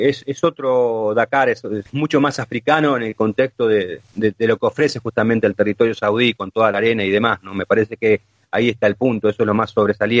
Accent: Argentina; nosotros no conocíamos, siendo argentinos, lo que eran las dunas de Fiambalá

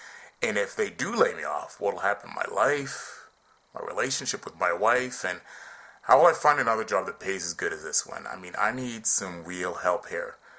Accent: Seattle, Washington, United States; I'm 39 and I'm from Seattle, Washington.

